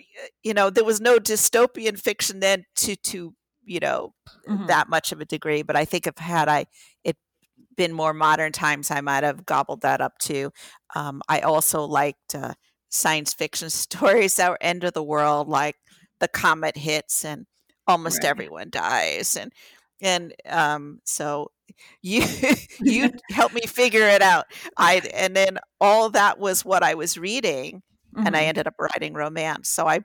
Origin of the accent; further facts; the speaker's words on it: New York, United States; moved away as an adult; I grew up in New York, okay. and it was a semi-urban area on mm-hmm. Long Island.